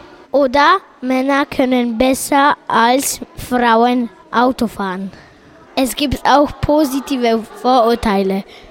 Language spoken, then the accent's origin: German; Philippines; first language Filipino; German is a second language; Meine Muttersprache ist Philippinisch.